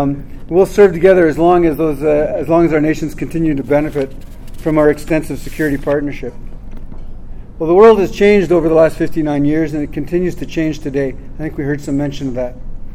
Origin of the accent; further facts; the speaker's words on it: Canada; as a Canadian, I get constantly amazed by some of the opportunities